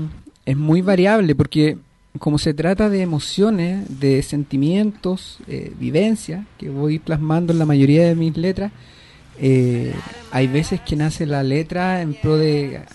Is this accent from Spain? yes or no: no; Chile; A nosotros a veces como chilenos nos cuesta un poco.